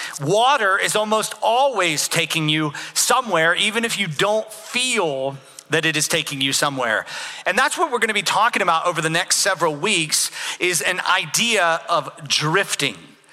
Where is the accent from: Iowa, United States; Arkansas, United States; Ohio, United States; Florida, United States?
Florida, United States; Jacksonville; I grew up in the Jacksonville, Florida area. We would go to St. Augustine Beach a lot of Saturdays